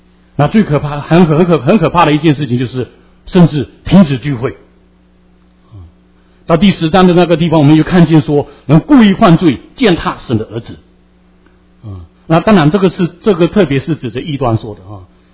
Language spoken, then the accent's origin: Chinese; Fuzhou, Fujian, China; 因为我以前小的时候在福州小孩的时候